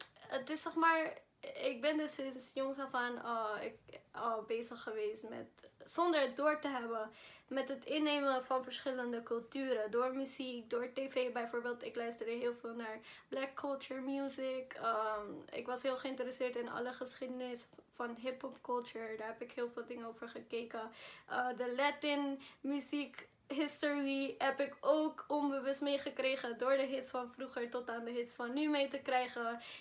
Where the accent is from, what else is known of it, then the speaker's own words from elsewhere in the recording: Spain; Dutch is a second language; now in Netherlands; Ik ben een witte buitenlander, oké? Ik ben een Spanjaard, dus ik ben een witte buitenlander.